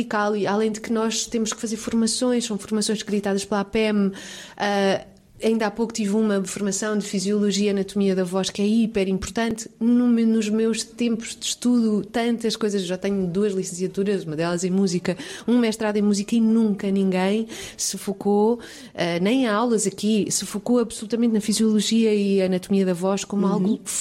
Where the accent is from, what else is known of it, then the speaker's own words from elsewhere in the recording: Barreiro, Setúbal, Portugal; also born or lived in Baixa da Banheira; Eu vivia na Baixa da Banheira, portanto, cresci no Barreiro com os meus avós, depois Baixa da Banheira e Val da Moreira. Portanto, todo aquele enclave, a luso-afro, agora bastante brasileiro.